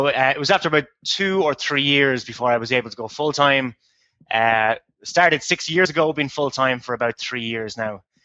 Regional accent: Ireland; I mean, like, I'm from Ireland. I love Ireland, but in winter, it can be a difficult place to be from.

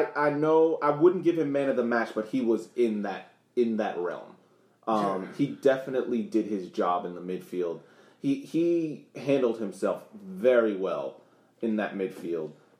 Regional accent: Boston, Massachusetts, United States; as many of you may know, I'm from Boston. Grew up watching New England Revolution play, going to Foxborough Stadium and then Gillette Stadium when it became Gillette Stadium.

